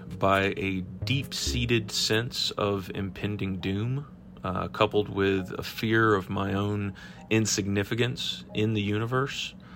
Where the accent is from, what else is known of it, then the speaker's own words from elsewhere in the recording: Georgia, United States; I call Atlanta my home because I'm from Georgia. My family's from Georgia and still lives here